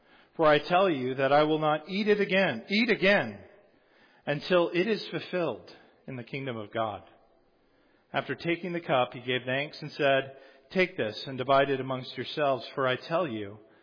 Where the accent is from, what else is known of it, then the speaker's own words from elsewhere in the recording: San Diego, California, United States; I grew up in San Diego, and my dad was a captain in the Navy